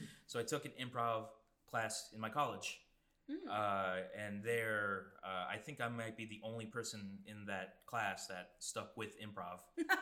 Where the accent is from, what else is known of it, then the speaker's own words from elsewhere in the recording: Cicero, Illinois, United States; also born or lived in Wisconsin; As you can tell, I'm a comedian. I grew up in Cicero, Illinois. It's a western suburb of Chicago.